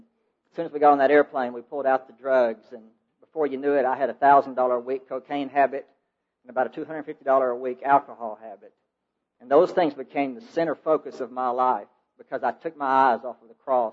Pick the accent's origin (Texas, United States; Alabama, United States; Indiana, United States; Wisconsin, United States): Texas, United States; Dallas; You know, I'm from Dallas, Texas. It's flat.